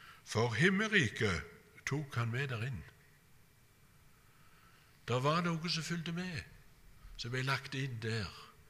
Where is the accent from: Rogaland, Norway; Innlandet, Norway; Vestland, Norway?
Rogaland, Norway; Randaberg; jeg vokste opp på Bø på Randaberg, og det er da flatt, helt flatt.